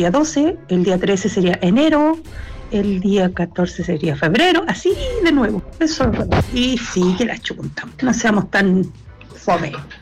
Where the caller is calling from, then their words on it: Macul, Santiago Metropolitan Region, Chile; de Macul.